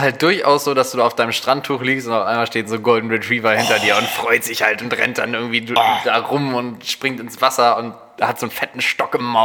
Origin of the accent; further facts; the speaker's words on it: Spain; Ich bin Spanier.